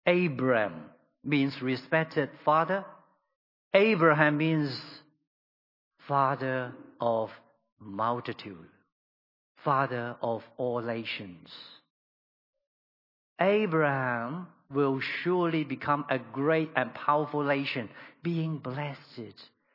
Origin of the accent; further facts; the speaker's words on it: Hong Kong; And there's many of us. I'm from Hong Kong. Now, I came south. I'm here.